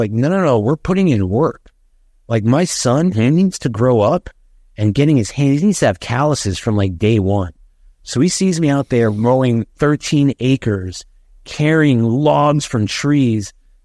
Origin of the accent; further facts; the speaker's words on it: Miami, Florida, United States; Because I grew up in Miami. You know, we had the beach, if you call that nature.